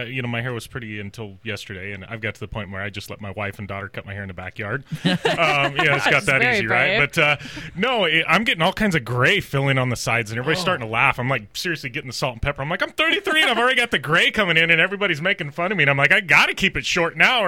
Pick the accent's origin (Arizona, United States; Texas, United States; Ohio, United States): Arizona, United States; Parker; Oh, we're 30 miles south of Lake Havasu on the river.